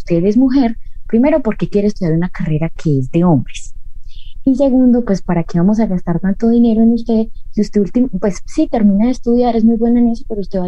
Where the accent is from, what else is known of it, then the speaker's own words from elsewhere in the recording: Bogotá, Colombia; yo toda la vida he vivido y nací en Bogotá, mi familia es bogotana.